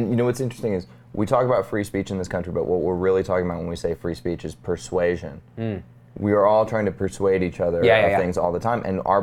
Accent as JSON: {"language": "English", "region": "Arkansas", "country": "United States", "tie": "born or raised there", "said": "everybody in the South talks like that. I grew up in Arkansas, blah, blah, blah."}